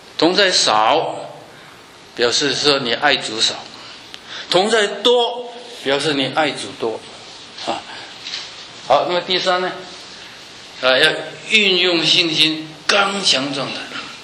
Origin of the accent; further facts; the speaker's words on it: China; now in United States; 那我们中国人就借他们的礼拜堂来用啊